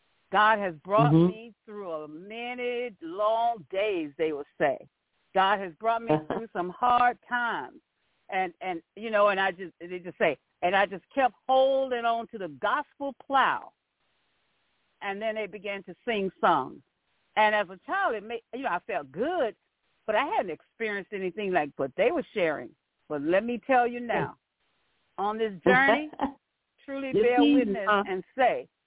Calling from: St. Petersburg, Florida, United States; calling from St. Petersburg, Clearwater, Florida.

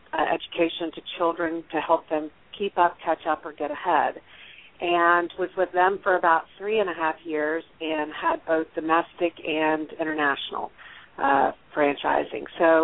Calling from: Cincinnati, Ohio, United States; Actually, I'm in Cincinnati, Ohio, which is where our corporate office is.

